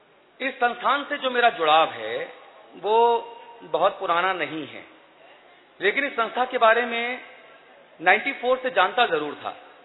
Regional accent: Bundelkhand, India; now in Delhi, India; मैं दिल्ली से आया हूं, बुंदेलखंड का रहने वाला हूं

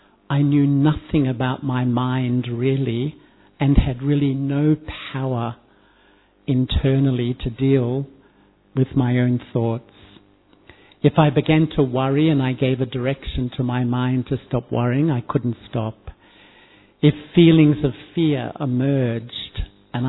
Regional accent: Melbourne, Victoria, Australia; I grew up in Melbourne and I was very involved in many social movements.

